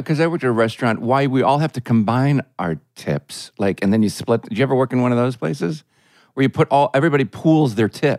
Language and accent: English; Glen Ellyn, Illinois, United States; I'm from Glen Ellyn